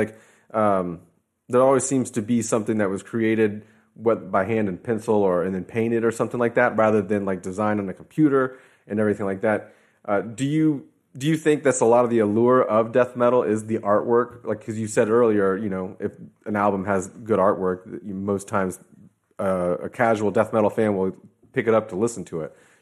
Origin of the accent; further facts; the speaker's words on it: Florida, United States; I'm from Florida here in the States